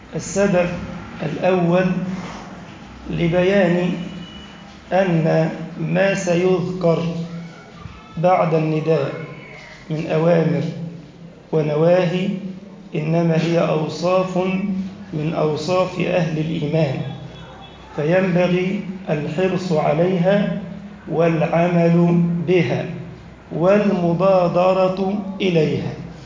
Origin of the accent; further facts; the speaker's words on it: Egypt; اللهم اجعل بلدنا مصر أمنا أمانا سخاء رخاء